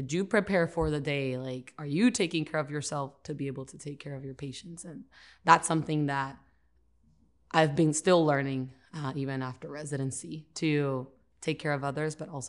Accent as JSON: {"language": "English", "town": "Caguas", "country": "Puerto Rico", "tie": "born or raised there", "moved": "as an adult", "lives_now": "United States", "said": "I'm from Caguas, Puerto Rico originally."}